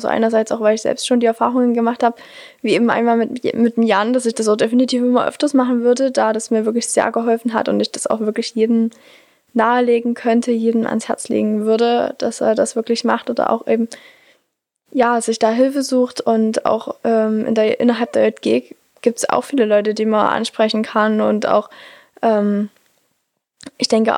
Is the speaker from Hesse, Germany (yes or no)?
no; Bernsdorf, Saxony, Germany; Das ist ein Berg, der ist bei uns in Bernsdorf, grenzt ein bisschen an Gersdorf ran.